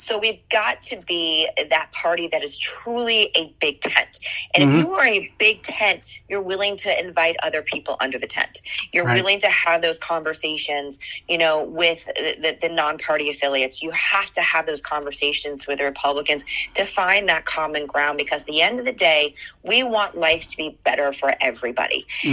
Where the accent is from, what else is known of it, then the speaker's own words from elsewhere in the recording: Miami, Florida, United States; You know, I was born and raised in Miami, as were my parents. You know, I grew up in a Florida that doesn't look like this